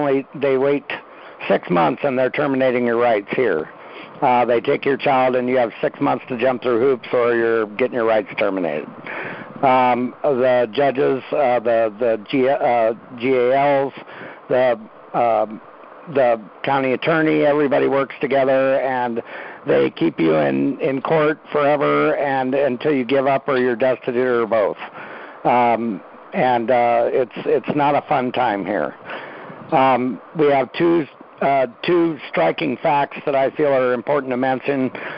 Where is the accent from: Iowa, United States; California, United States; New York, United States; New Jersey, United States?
Iowa, United States; Carroll; I'm a new NLA member. I'm from Carroll, Iowa.